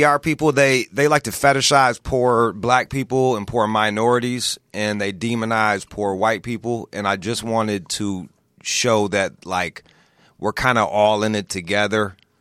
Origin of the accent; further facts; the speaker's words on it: Pontiac, Michigan, United States; I'm from the Rust Belt. I'm from outside of Detroit, Pontiac, Michigan